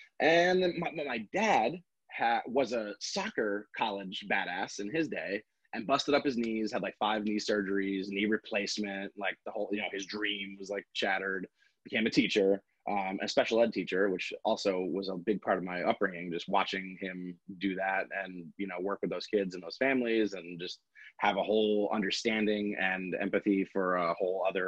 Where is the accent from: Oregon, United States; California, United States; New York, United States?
New York, United States; Queens; born there; I was born in New York, Queens, New York, to my dad and mom, who were both teachers, living in a small little like 3-floor walk-up, one bedroom.